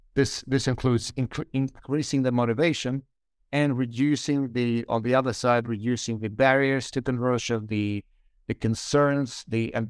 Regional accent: Kyiv, Ukraine; English is a second language; I'm from Kiev, Ukraine.

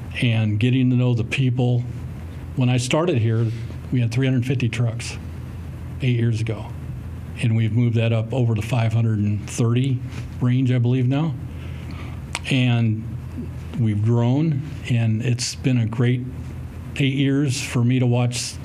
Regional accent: Iowa, United States; Growing up in Iowa, for the 8 years I was there, there was a Made Right just about in every town around me where I lived.

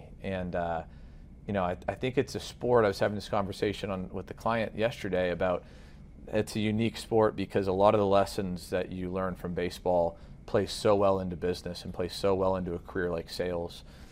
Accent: Texas, United States; And growing up in Texas, you know, the staple is, hey, University of Texas baseball

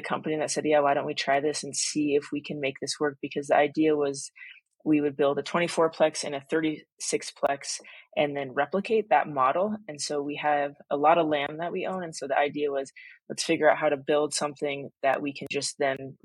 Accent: Cody, Wyoming, United States; building a museum in my hometown of Cody, Wyoming.

